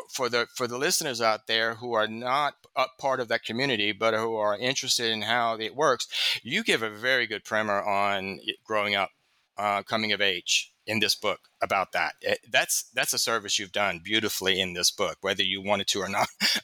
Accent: the South, United States; Because again, I'm a reader from the South, and I'm saying, yeah, that's right.

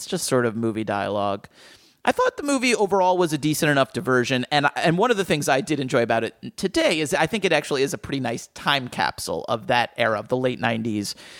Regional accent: New Jersey, United States; It was definitely where I grew up in Jersey.

